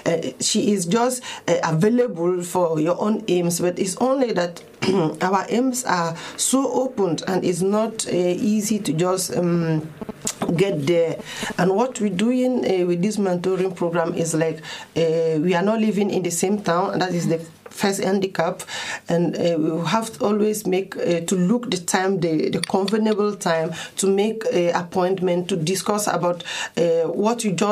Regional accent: Togo; English is a second language; I am from Togo naturally.

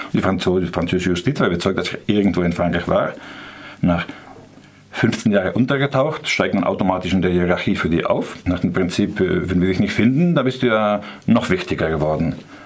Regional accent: Basque Country, Spain; 1998 in meinem Heimatort in Baskenland festgenommen.

